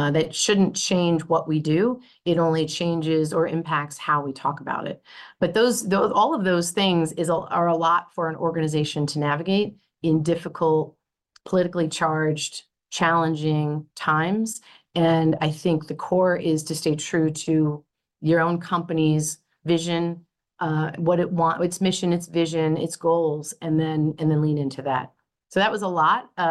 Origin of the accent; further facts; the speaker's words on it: United States; as I might say, as an American